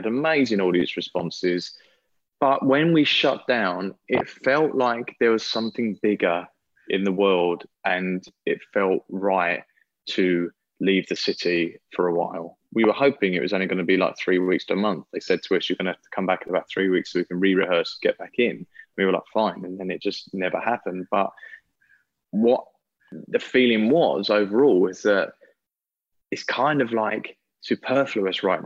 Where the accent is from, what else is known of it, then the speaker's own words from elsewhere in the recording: Billericay, East of England, United Kingdom; I'm actually from Billericay.